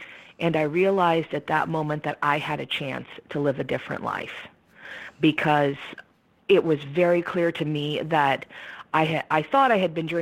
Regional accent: Fresno, California, United States; So I was born in Fresno, California, which is the heart of the San Joaquin Valley, and my parents were farmers. So I grew up outside of the city, in the isolation of the farm.

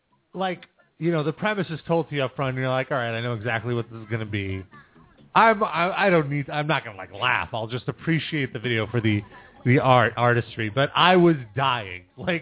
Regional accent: United States; Thank you. I am an American.

